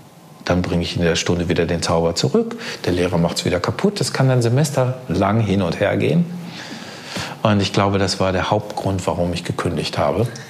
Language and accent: German; North Rhine-Westphalia, Germany; ich bin selber Ostwestfale